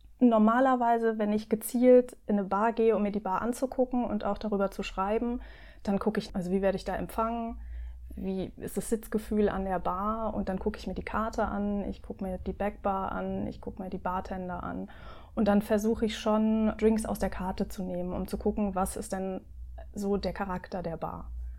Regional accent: Mannheim, Baden-Württemberg, Germany; now in Berlin, Germany; Also ich komme aus Mannheim, da gab es damals noch keine bis kaum Bars, die man besuchen konnte.

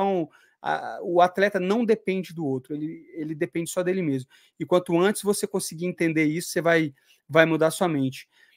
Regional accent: Brasília, Federal District, Brazil; Então, eu sou de Brasília, eu sou de uma bolha

